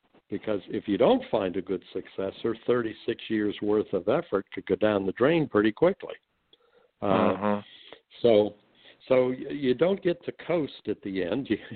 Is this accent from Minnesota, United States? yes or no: no; Butler, Pennsylvania, United States; I grew up in Butler, mm-hmm. Pennsylvania, 1,000 people in my high school graduating class, not a single minority.